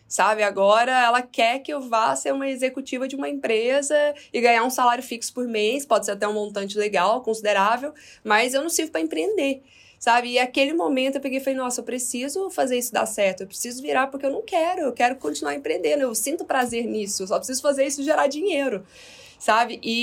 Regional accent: Goiânia, Goiás, Brazil; now in São Paulo, Brazil; Agora eu tô morando em São Paulo, mas eu sou de Goiânia. E aí eu tô em Goiânia agora. Eu vim visitar meus pais

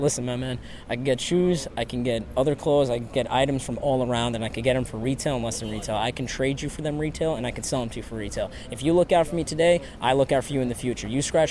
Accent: New York City, New York, United States; I'm 21 years old. I'm from Queens, New York, about 15 minutes away.

